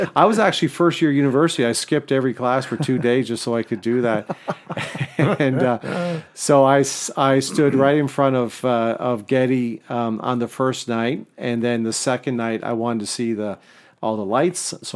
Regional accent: Newfoundland and Labrador, Canada; And so growing up in Newfoundland, and this was the first time I ever had a chance to see any band. No bands ever came to Newfoundland.

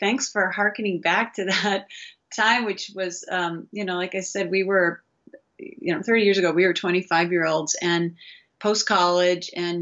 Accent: Madison, Wisconsin, United States; was a PhD in education from the University of Wisconsin in Madison, which is my hometown.

